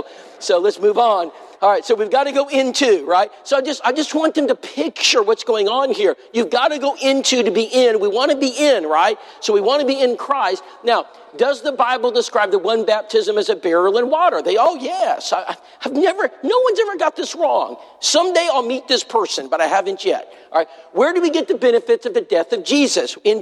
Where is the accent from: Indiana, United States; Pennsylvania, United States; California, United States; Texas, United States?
Texas, United States; Well, I was raised in South Texas. In South Texas, they have a little saying out in the ranches.